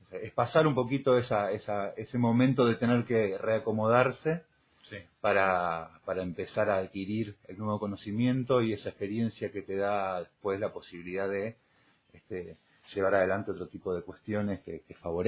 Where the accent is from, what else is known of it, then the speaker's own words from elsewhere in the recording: Escobar, Buenos Aires Province, Argentina; los que somos de Escobar, que nos conocemos